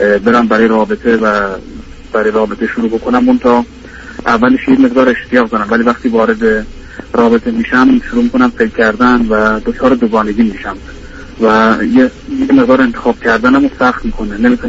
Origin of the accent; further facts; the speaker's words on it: Iran; now in United Kingdom; 6 سالی هست که من از ایران اومدم بیرون و وارد انگلستان شدم